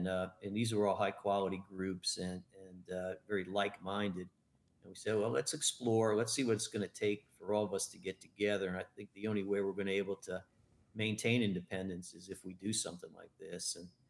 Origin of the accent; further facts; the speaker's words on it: New Hyde Park, New York, United States; Well, I was born and raised in New Hyde Park, New York, which is on Long Island, and went to college and med school down at Emory University in Atlanta.